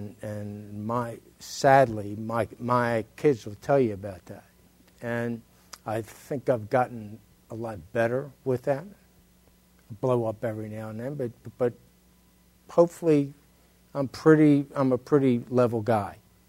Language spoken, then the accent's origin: English; Baltimore, Maryland, United States; You know, I was raised in Baltimore. Clothes was just big thing.